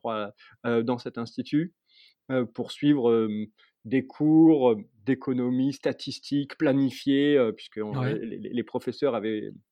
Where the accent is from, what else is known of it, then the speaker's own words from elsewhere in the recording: Marseille, Provence-Alpes-Côte d'Azur, France; born there; moved away; moi je suis né par hasard à Marseille et c'est une ville, une région que j'aime beaucoup, c'est une ville que j'ai aimé quitter dès que j'ai pu la quitter aussi, et j'y reviens toujours avec plaisir